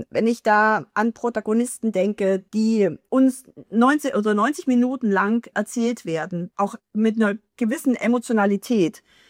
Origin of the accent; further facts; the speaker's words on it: eastern Germany, Germany; born there; weil ich bin ja selber im Osten geboren